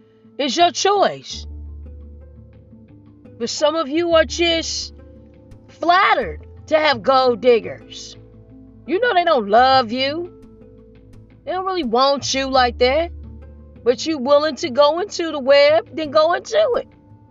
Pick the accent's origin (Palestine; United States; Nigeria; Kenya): Nigeria; And I'm married to a Nigerian. And I'm Nigerian.